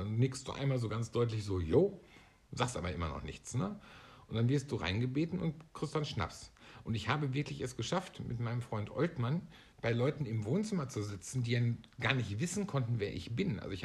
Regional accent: North Rhine-Westphalia, Germany; born there; weil ich ja gebürtig aus dem Sauerland komme, wo es diesen Brauch nicht gab.

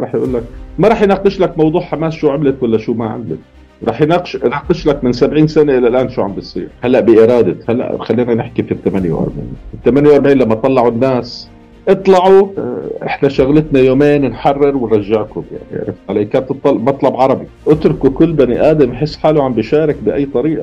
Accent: Syria; also born or lived in Kuwait; وإحنا من مواليد الكويت أساسا، وخرجنا من الكويت نتيجة الأوضاع اللي صارت في الكويت وغزو الكويت والقصة اللي صارت في الخليج. ضلينا في سوريا إلى ما شاء الله لسنة 2012،

